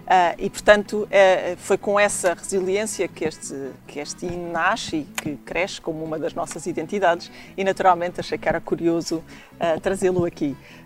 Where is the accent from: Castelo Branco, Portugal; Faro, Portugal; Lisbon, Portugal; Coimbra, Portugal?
Faro, Portugal; sou algarvia, estamos no Algarve